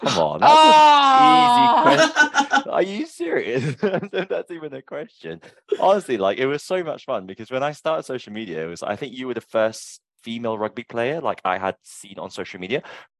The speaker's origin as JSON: {"language": "English", "country": "Malaysia", "also_born_or_lived": "England", "moved": "yes", "lives_now": "United Kingdom", "said": "Because I moved to the UK from Malaysia. So I was like, well, I lived in England for 10 years."}